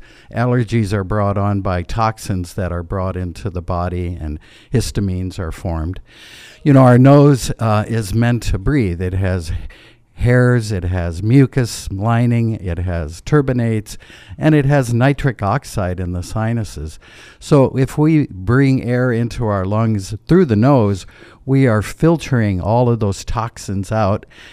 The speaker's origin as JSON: {"language": "English", "town": "Clarkson", "region": "Nebraska", "country": "United States", "tie": "born or raised there", "lives_now": "Norfolk, United States", "said": "Clarkson, Nebraska, a small town, grocery business."}